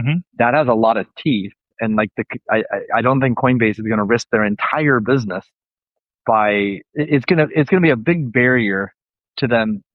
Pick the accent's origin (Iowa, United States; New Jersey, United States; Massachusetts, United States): Iowa, United States; I grew up in Iowa, went to Iowa State.